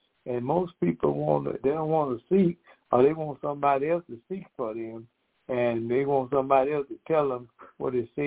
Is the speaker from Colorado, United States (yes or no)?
no; Decatur, Georgia, United States; We are from Decatur, Georgia.